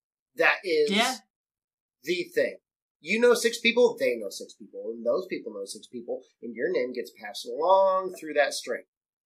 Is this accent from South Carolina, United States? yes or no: no; Michigan, United States; I grew up right outside of Detroit, so like I could walk across the street and I'm in Detroit.